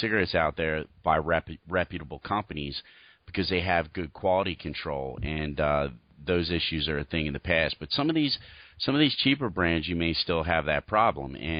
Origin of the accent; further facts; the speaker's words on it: Pennsylvania, United States; I grew up in the Pennsylvania area where there's a lot of deer and stuff.